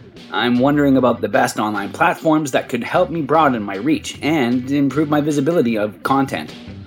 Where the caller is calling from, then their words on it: Phoenix, Arizona, United States; from Phoenix, a tech enthusiast and gadget reviewer.